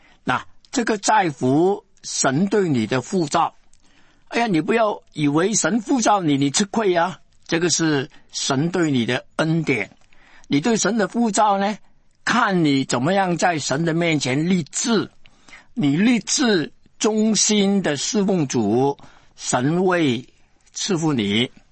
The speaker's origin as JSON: {"language": "Chinese", "country": "China", "said": "叫我明白我是中国人"}